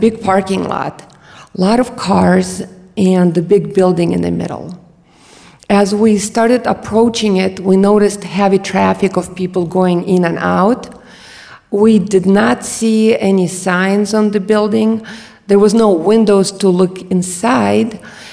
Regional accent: Ukraine; accent: Eastern European; upon hearing my Eastern European accent, kids would ask me where I was from. And as Ukraine was still part of USSR, not easily recognizable geographically, I would just say that I'm Russian.

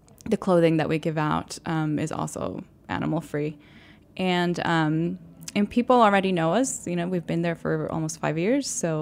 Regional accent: Puerto Rico; now in New York City, United States; So I'm from Puerto Rico, right? And I still have family there.

